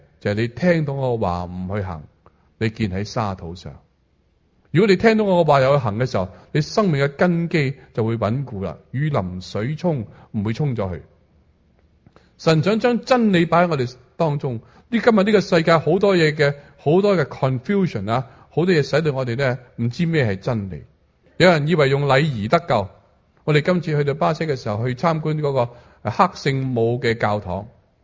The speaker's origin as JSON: {"language": "Chinese", "region": "Guangdong", "country": "China", "said": "我們是四邑人，台山、恩平、開平那些人呢"}